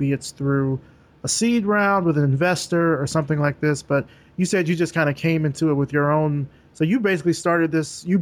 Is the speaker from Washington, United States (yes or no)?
no; Alabama, United States; I've been to Pensacola because I'm from Alabama, so I know it's kind of right there on the border.